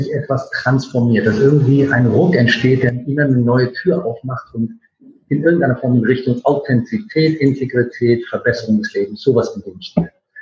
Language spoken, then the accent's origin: German; Germany; now in United Kingdom; ich bin Deutscher, lebe in England